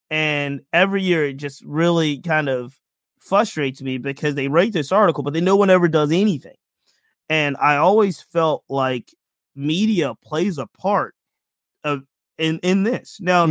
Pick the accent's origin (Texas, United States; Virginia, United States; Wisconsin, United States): Virginia, United States; Richmond; I'm from Richmond, Virginia. I'd started a blog that was a Richmond-based community blog